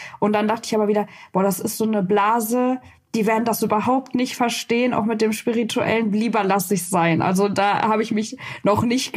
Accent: Cologne, North Rhine-Westphalia, Germany; ich komme aus Köln

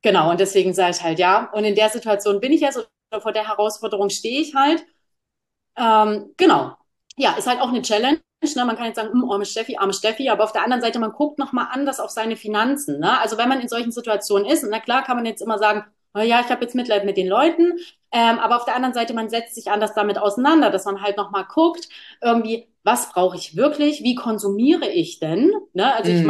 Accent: Munich, Bavaria, Germany; ich komme ja aus München

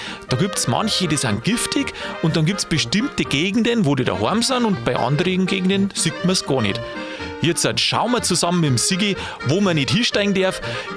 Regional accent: Bavaria, Germany; Aber bei uns in Bayern ein Arzt muss man da rufen.

